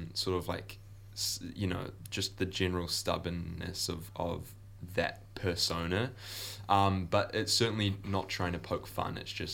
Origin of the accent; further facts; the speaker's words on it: Gisborne, New Zealand; it's heavily based on my childhood growing up in Gisborne.